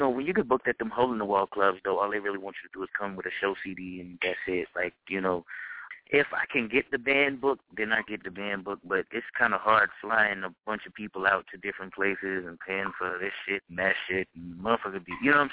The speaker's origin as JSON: {"language": "English", "region": "the South", "country": "United States", "tie": "born or raised there", "said": "And growing up in the South, obviously, you know, you hear"}